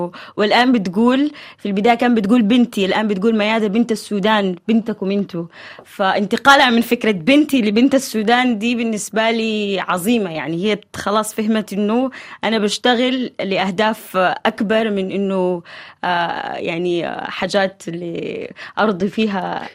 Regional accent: Saudi Arabia; also born or lived in Sudan; now in Paris, France; انه انا تربيت في السعودية بعدين انتقلت للسودان، يعني في كل مكان انا وجيت بعدين على باريس

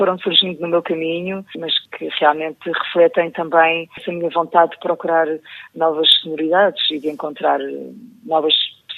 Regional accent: Santarém, Portugal; born there; E eu ainda por cima, eu nasci no Ribatejo. Ainda trago comigo também as sonoridades do Ribatejo

